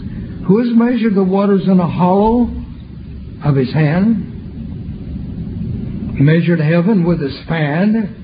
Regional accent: Oklahoma, United States; when I was a young lad growing up in Oklahoma, out in the cotton fields.

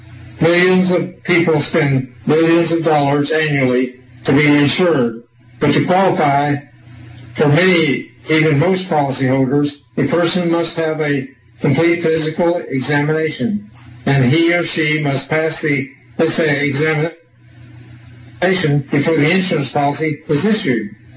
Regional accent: Texas, United States; also born or lived in Southern California; In August of 1981, I moved back to Texas from Southern California in order that I could spend some time with my earthly mother, who was still living on a farm where I had lived before going away to Ambassador College in Pasadena, California

